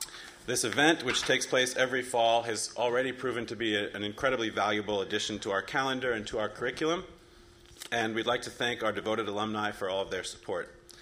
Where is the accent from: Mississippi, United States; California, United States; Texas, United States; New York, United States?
New York, United States; New York City; in my experience as a Jewish kid growing up on the Upper East Side of Manhattan